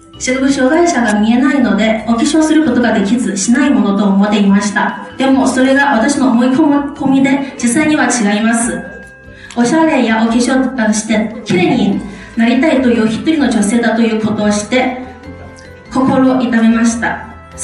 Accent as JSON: {"language": "Japanese", "country": "China", "second_language": "Japanese", "said": "私はぜひこの素晴らしい技術を私の母国を中国に伝えたいと思っています。"}